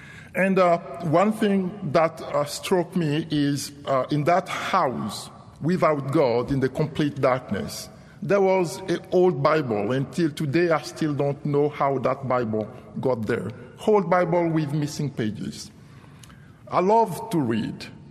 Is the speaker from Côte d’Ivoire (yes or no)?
yes; Côte d’Ivoire; I was born and raised in the Ivory Coast, West Africa, and like most of the children of my age, I grew up in the ancestral tradition of Africa